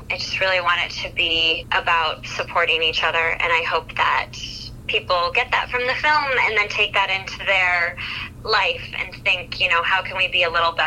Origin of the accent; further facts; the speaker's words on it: Massachusetts, United States; and I grew up in Massachusetts near where the March sisters grew up, so the story has always been important to me.